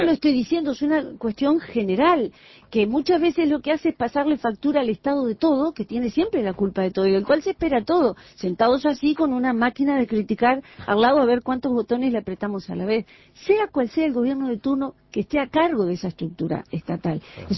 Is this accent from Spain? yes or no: no; Uruguay; muchas veces me han cuestionado si soy uruguaya, pero soy uruguayísima